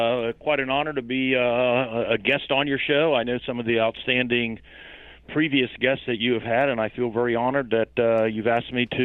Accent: Parkersburg, West Virginia, United States; but my family moved to Parkersburg, West Virginia, so I grew up in West Virginia.

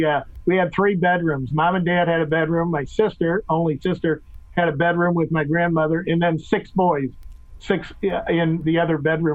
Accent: Kirkwood, Missouri, United States; Well, I'm a cradle Catholic. I grew up here in Kirkwood, Missouri, went to St. Peter Catholic Church in Kirkwood.

